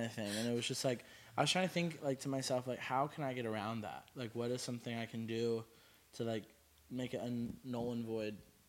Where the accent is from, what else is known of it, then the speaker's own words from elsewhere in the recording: Arkansas, United States; obviously, growing up in Arkansas, I wasn't around that. And then when I moved here, I went to a Christian college.